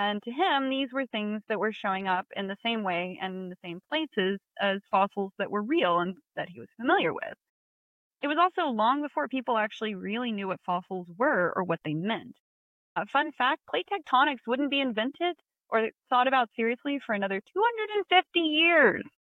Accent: the South, United States; So I come from the South.

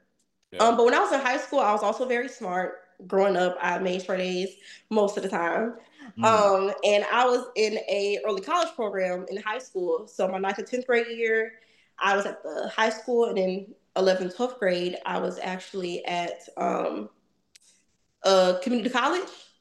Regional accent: Cleveland, Ohio, United States; born there; So I was born in Cleveland, Ohio, the east side of Cleveland, Ohio.

